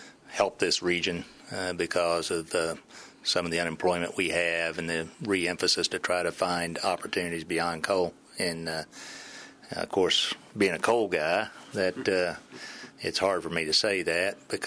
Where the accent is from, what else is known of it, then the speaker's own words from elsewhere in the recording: Kentucky, United States; And I've been born and raised in East Kentucky.